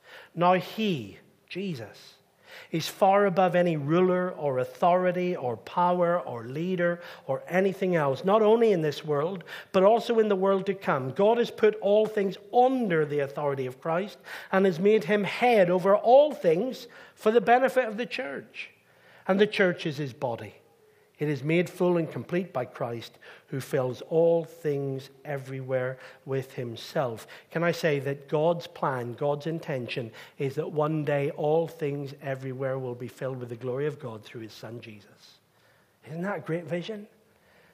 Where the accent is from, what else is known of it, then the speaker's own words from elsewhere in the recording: Northern Ireland, United Kingdom; I grew up on the British side of the tracks in Northern Ireland.